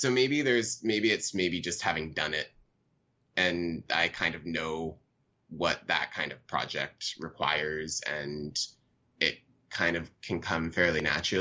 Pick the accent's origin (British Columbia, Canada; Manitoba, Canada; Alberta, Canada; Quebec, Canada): British Columbia, Canada; Vancouver; so I'm from Vancouver